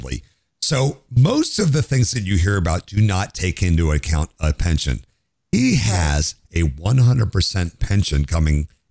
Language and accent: English; United States; I'm American.